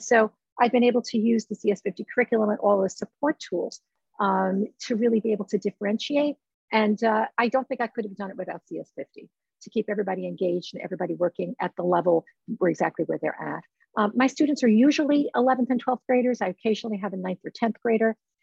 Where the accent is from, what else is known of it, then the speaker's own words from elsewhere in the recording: New York City, New York, United States; I'm here from New York City